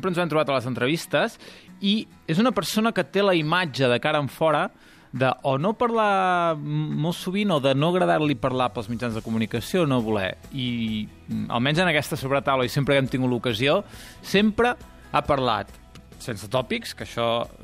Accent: Catalonia, Spain; ja sóc del Ripollès

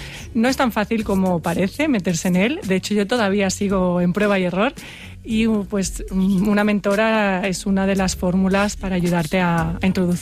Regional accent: Andalusia, Spain; No, jo soy andaluza.

